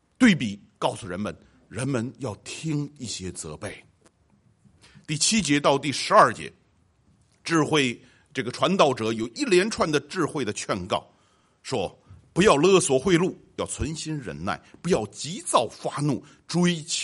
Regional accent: China; 我们中国人很少有这种习惯

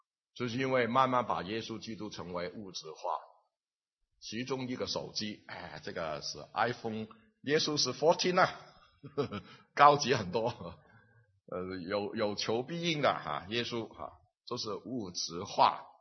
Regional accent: Guangdong, China; accent: Cantonese; Chinese is a second language; 我们广东话是比较简单的，不要你，不是简单，我们九个音的，你们学不到了

